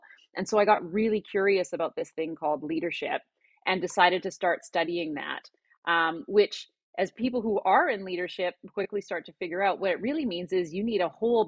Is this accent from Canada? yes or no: yes; Alberta, Canada; now in North Vancouver, Canada; Well, I'm based in North Vancouver, Canada. I didn't grow up here. I grew up in Alberta in Canada, but I've lived a few places. But for the last, I guess, 12 or 13 years, Vancouver has now been home.